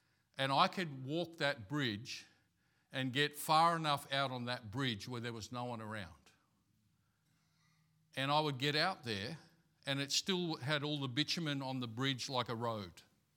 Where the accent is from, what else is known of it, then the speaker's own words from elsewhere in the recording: Bracken Ridge, Queensland, Australia; I remember as a teenager, growing up in Bracken Ridge, you know, and nearby here